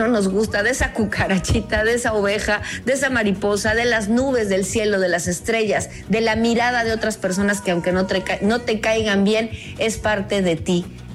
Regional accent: Mexico; nosotros también como mexicanos

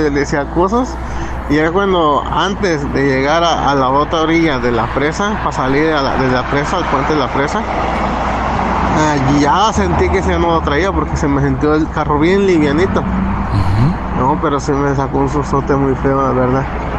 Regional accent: Tijuana, Baja California, Mexico; now in Las Vegas, United States; Yo vengo de Tijuana.

